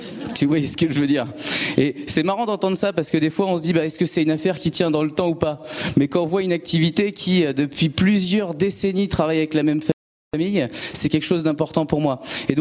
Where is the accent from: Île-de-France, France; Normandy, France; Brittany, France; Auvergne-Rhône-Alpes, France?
Île-de-France, France; Trappes; born there; dans les Les Yvelines, je suis né à Trappes